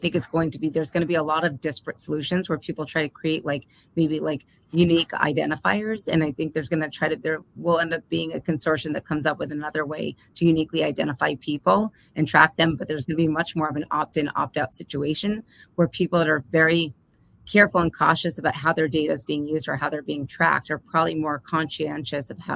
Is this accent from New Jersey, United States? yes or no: no; Brooklyn, New York, United States; and I'm from Brooklyn